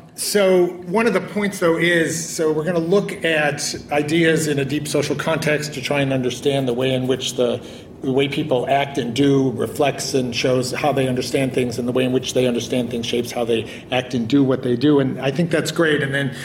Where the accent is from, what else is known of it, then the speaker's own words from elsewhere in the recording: Chicago, Illinois, United States; I grew up in Chicago.